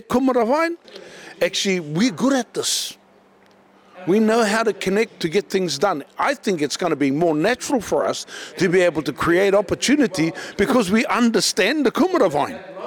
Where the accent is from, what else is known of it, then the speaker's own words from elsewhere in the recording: Moerewa, New Zealand; I come from Moirua, you know, we've been in the past just that rural community with all the rural economics around farming, you know, freezing works, all that sort of stuff.